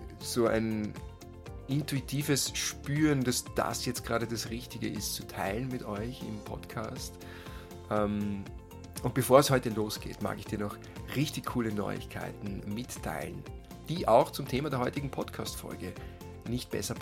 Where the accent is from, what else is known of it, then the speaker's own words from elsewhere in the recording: Karlstetten, Lower Austria, Austria; in meinem Elternhaus, wo ich aufgewachsen bin, wo ich groß geworden bin, in Karlstetten in Niederösterreich